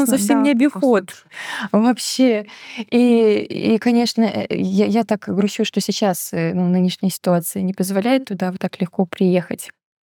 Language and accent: Russian; Latvia; Я из Латвии, но Эстония — это тоже Прибалтика.